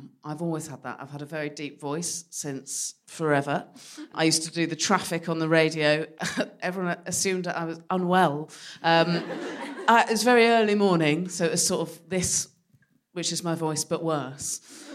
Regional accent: South West England, United Kingdom; I smoked for years, that, and I'm from the West Country, so started drinking when I was 12.

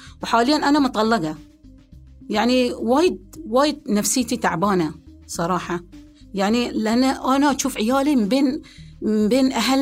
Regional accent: Bahrain; أنا أم بحرينية،

